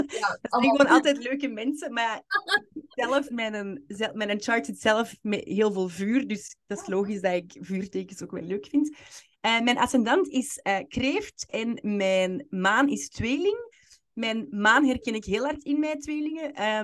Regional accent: Westmaal, Antwerp, Belgium; moved away as an adult; now in Spain; Ja, ik ben geboren in de Kempen. Ik ben geboren in Westmaal en daar ook lang gewoond. En dan sinds de UNIF in Antwerpen blijven plakken. En nu Spanje uiteraard

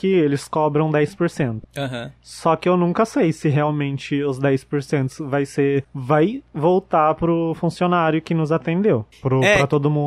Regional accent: Brazil; No caso, eu sou brasileiro, mas falo baixinho, calminho.

